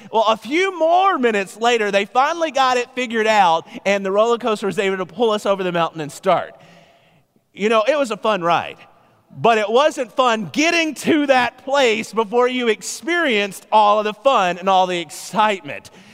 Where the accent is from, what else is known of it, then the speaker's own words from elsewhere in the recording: Alabama, United States; I grew up in Alabama.